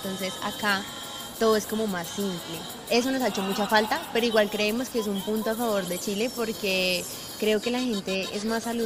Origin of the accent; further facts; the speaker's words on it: Colombia; Probablemente … no nos represente como colombianos